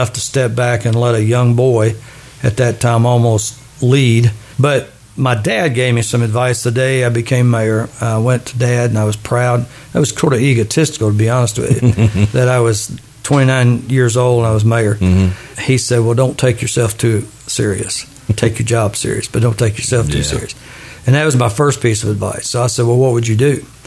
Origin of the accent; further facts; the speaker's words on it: Kentucky, United States; I grew up in Jessamine County, Wilmore Elementary, Jessamine County mm-hmm. High School, Asbury College, Eastern Kentucky. Married a local girl. I had no aspirations of ever leaving Jessamine County.